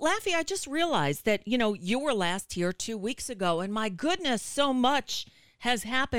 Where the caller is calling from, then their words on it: United States; I'm calling from the United States